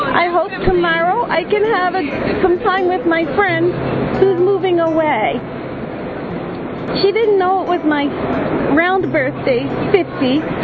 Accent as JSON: {"language": "English", "country": "United States", "lives_now": "Germany", "said": "I'm from the United States, but for the last 7 years, my husband and I and our three sons have been living in Germany for my husband's job."}